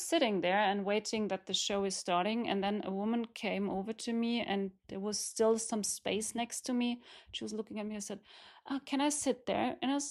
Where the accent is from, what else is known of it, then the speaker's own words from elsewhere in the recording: Germany; English is a second language; also born or lived in Istanbul, Turkey; grow up in Germany. I'm born in Istanbul, but grow up in Germany. And of course, my parents, like, the same, you know, they took the advantage to go to Germany and have a better life for their kids.